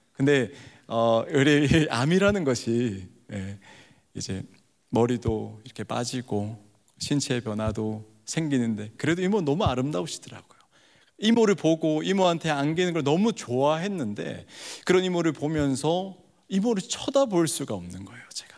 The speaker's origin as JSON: {"language": "Korean", "region": "Busan", "country": "South Korea", "tie": "born or raised there", "said": "제 고향이 부산인데 부산으로 오셔서 개척을 하셨어요."}